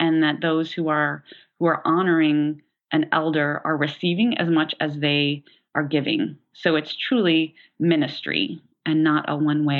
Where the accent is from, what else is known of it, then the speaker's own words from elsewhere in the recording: Tulsa, Oklahoma, United States; now in Decatur, United States; I mean, I didn't grow up in a small town. I grew up in Tulsa, Oklahoma.